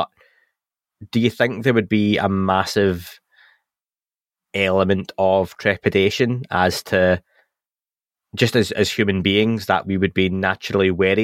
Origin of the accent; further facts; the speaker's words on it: Scotland, United Kingdom; But Dan's Welsh and I'm Scottish, so that says it all.